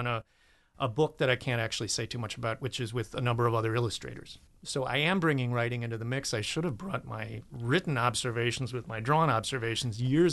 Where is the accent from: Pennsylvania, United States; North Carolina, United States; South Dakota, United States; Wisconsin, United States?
Wisconsin, United States; Waukesha; moved away as an adult; also born or lived in Denver, United States / London, United Kingdom / Washington, United States; Strangely, Waukesha, Wisconsin still feels kind of like home, even though I moved away when I was 18.